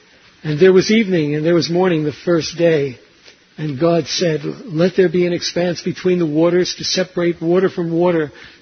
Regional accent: Bronx, New York, United States; Where am I from? I'm from the Bronx.

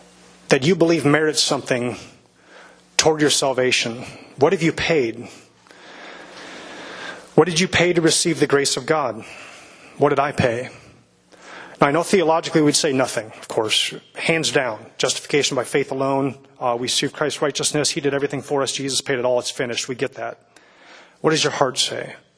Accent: Pella, Iowa, United States; Again, I'm from Pella, from 10 years old up. A lot of Dutch heritage.

